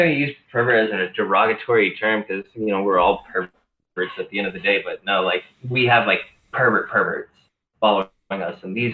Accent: Texas, United States; born there; also born or lived in Colorado / Reno, Nevada; now in California, United States; So I was born in Texas and then, like, moved to Colorado, moved to Reno, Nevada, and then moved back to Texas after my parents tricked me back into moving down there.

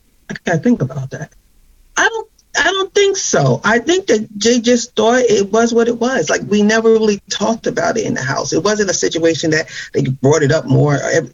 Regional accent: New York, United States; born there; I was born in Harlem, New York, and in Manhattan. I was drawn to that place.

